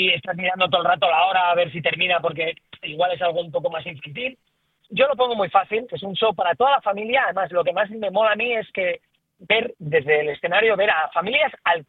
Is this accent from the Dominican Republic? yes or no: no; Alicante, Valencian Community, Spain; now in Madrid, Spain; Yo soy de Alicante, vivo en Madrid, pero vivo en la sierra... Y tengo dos estufas de leña, vivo en el campo, hachas, troncos, o sea, me refiero, soy muy campestre, muy de monte.